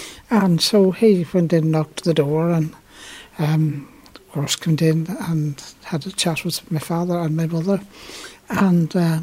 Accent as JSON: {"language": "English", "region": "Ulster", "country": "Ireland", "tie": "born or raised there", "said": "Crude Hill, County Cavan."}